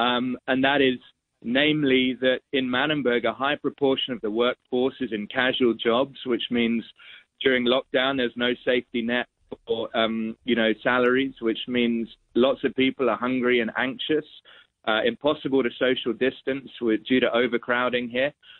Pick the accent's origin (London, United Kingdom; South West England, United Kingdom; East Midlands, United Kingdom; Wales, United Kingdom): London, United Kingdom; I grew up in London and was a graduated university and was working in kids TV at CBBC, British Broadcasting Corporation